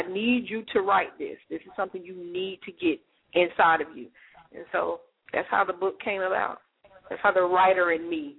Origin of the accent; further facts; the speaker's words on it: Gainesville, Florida, United States; I graduated, so I like to say I'm from Gainesville, Florida.